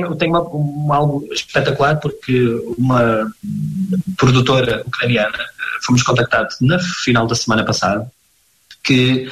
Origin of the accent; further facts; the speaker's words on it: Portugal; porque somos portugueses